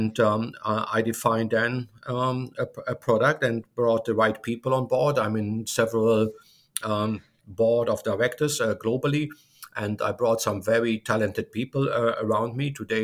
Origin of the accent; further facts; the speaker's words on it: Germany; English is a second language; moved away as an adult; now in United States; I'm originally from Germany and have worked for Siemens for more than 20 years.